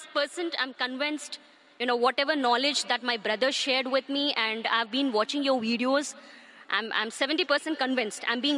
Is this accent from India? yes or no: yes; India; moved away as an adult; now in Dubai, United Arab Emirates; I'm from India and I'm actually a born Christian. And I migrated to Dubai recently, August 2011.